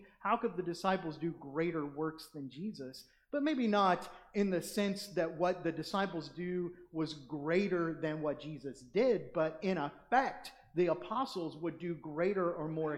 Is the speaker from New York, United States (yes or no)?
no; Oklahoma, United States; Oklahoma. I'm from Oklahoma.